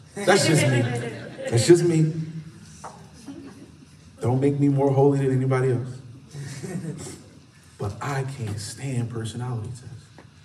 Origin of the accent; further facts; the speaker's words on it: Philadelphia, Pennsylvania, United States; This is the word from my hometown, Philadelphia. City of brotherly love.